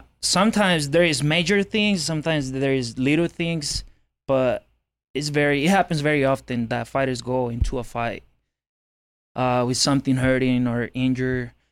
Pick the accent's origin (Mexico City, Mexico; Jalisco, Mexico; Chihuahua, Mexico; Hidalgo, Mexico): Jalisco, Mexico; Guadalajara; now in United States; For the people that don't know, I was born and raised in Mexico. I came to the States in 2014, 10 years ago.